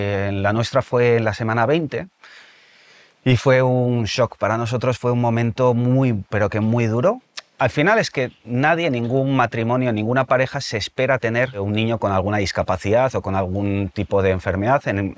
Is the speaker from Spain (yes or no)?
yes; Pamplona, Navarre, Spain; Yo soy de Pamplona.